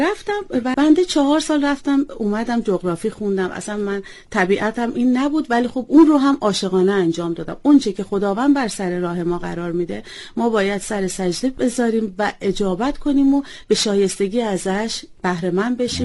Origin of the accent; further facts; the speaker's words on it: Tehran, Tehran Province, Iran; born there; بنده متولد تهران هستم، سال 54 در یه خانواده نظامی به دنیا اومدم.